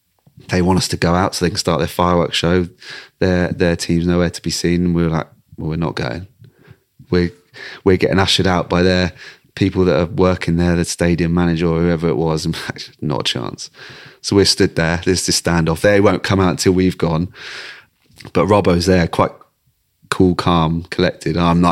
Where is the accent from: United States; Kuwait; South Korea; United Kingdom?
United Kingdom; England; they probably see me as that person who epitomizes being English, I guess, shaved head, loud, aggressive, loves playing for England